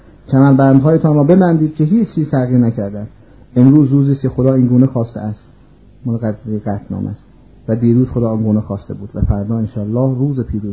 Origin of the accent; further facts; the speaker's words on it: Iran; آمد و بیرون و فهمید من ایرانی هستم.